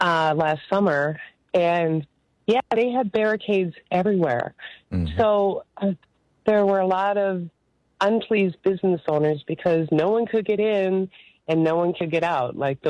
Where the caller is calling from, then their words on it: Milwaukee, Wisconsin, United States; I'm calling from Milwaukee.